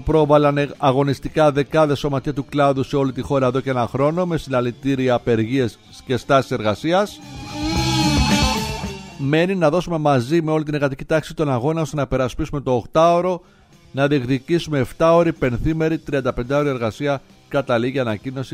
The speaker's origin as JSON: {"language": "Greek", "town": "Arta", "region": "Epirus", "country": "Greece", "said": "στην ιδιαίτερη πατρίδα μου, στη μία από τις δύο, στην Άρτα"}